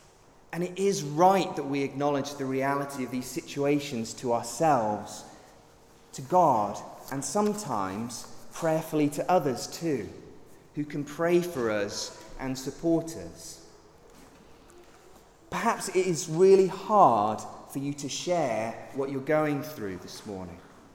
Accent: United Kingdom; But often, being British, we try to keep a stiff upper lip, don't we?

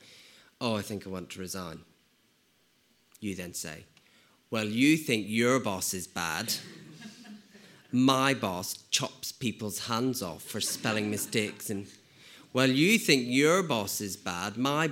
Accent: United Kingdom; And so as British people, we tend to sort of be quite snooty about people we expect to boast.

